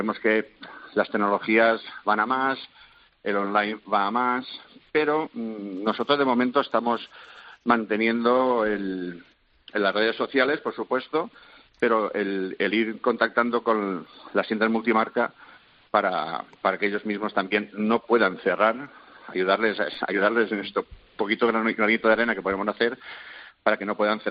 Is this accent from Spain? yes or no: yes; Alcoy, Valencian Community, Spain; de donde somos nosotros, que somos de Alcoy